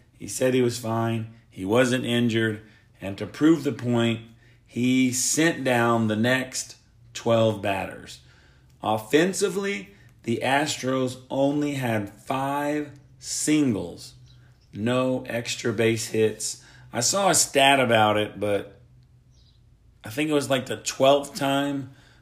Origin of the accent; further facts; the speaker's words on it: Oklahoma, United States; I am from Oklahoma, so I love Baker Mayfield.